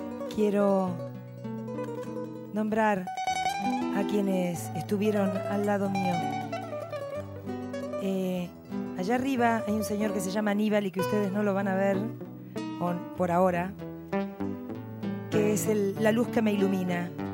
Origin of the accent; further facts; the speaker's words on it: Argentina; porque también soy mujer y argentina y tanguera